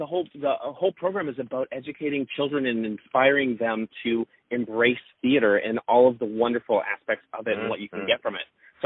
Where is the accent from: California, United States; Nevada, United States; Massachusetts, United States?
Massachusetts, United States; accent: Massachusetts; I've done a pretty good job of hiding my Massachusetts accent, but it comes out